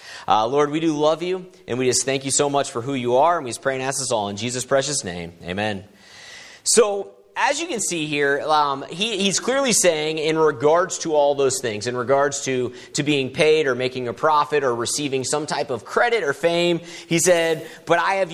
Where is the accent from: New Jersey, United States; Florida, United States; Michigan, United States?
Florida, United States; now in Sullivan, United States; I come from, originally I'm from Florida, but we've been up in Missouri for 5 years now, and we're down in Sullivan there